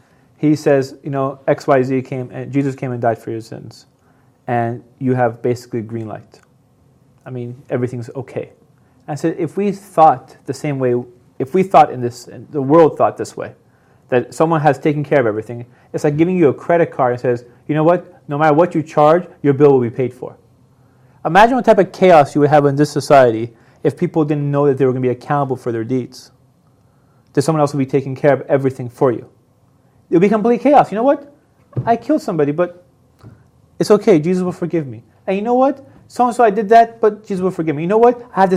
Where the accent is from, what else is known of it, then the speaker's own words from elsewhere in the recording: Iran; we're all from Persia, we're all from here.